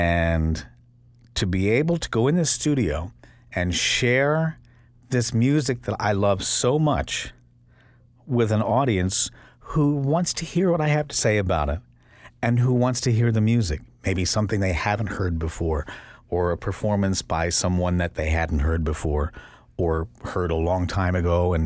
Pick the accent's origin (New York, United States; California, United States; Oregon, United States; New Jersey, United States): New Jersey, United States; Bridgeton; growing up in Bridgeton, New Jersey, I played in the junior high school band